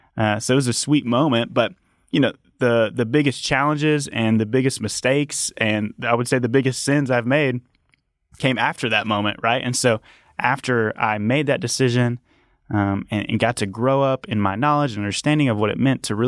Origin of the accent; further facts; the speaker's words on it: Dallas, Texas, United States; I grew up in Dallas, Texas, or just right outside of Dallas in a suburb.